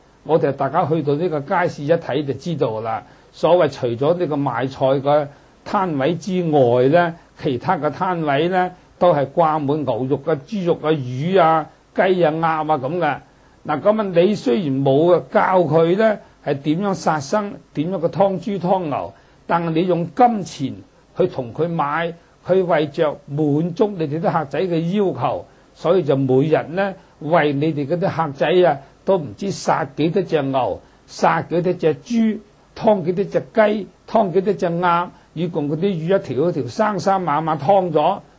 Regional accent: Hong Kong; 我是香港過來的，那么香港大家都知道有600萬人口

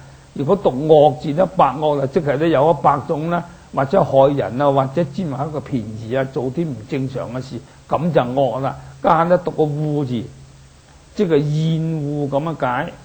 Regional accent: China; 不過呢個百咧係我哋中國人呢個數目字裏面啊係一個整數

